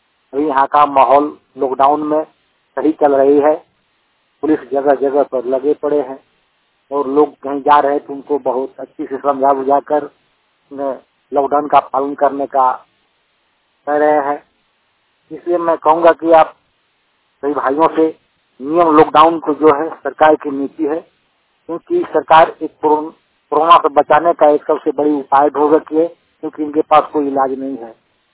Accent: Sugra, Jharkhand, India; झारखंड लामो डिस्ट्रिक्ट सुगरा गांव के निवासी हूँ।

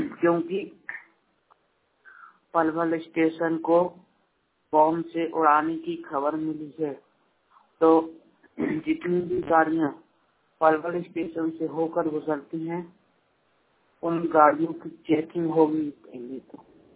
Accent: Mathura, Uttar Pradesh, India; और मैं मथुरा से हूँ।

